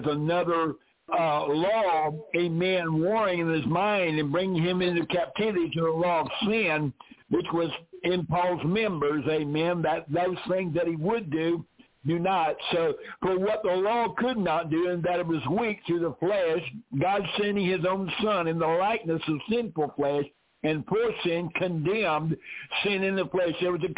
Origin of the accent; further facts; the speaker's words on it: Thomaston, Georgia, United States; All right, I'm from Thomason, Georgia.